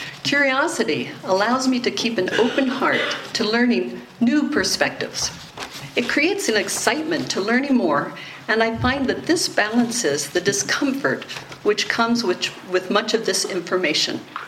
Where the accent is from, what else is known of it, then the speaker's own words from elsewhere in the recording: United States; I was speaking to a friend about my experience about being an American in Honduras last spring.